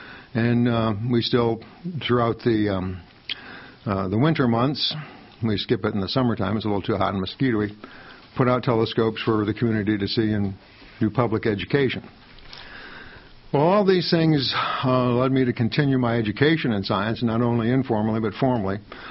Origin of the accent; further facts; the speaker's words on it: St. Petersburg, Florida, United States; Well, I grew up in St. Petersburg, as did Eve. We grew up about 5 miles apart.